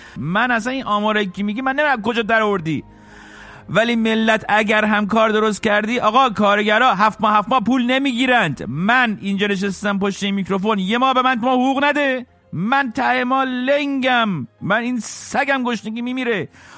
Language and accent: Persian; Iran